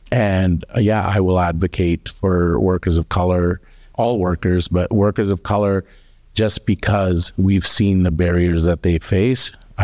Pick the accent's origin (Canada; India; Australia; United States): Canada; born and raised in Canada. I speak Punjabi, I speak rudimentary Hindi